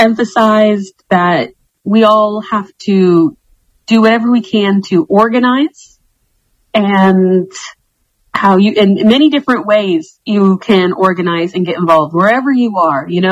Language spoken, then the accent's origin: English; Tampa, Florida, United States; I was telling everyone that I was from Tampa, that I was from Florida